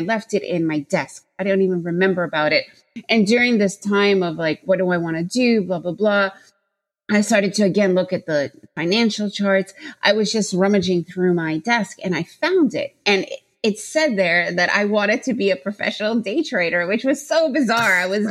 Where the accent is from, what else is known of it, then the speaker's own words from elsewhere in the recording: New York City, New York, United States; So, I grew up in New York City, so I was always around Wall Street.